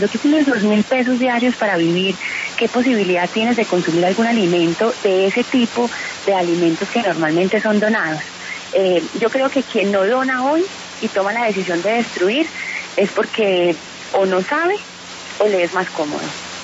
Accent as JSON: {"language": "Spanish", "town": "Medellín", "region": "Antioquia", "country": "Colombia", "said": "Yo soy de Medellín, soy paisa"}